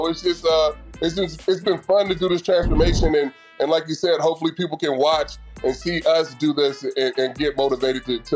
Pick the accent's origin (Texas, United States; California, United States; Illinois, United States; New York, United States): California, United States; Vallejo; born or raised there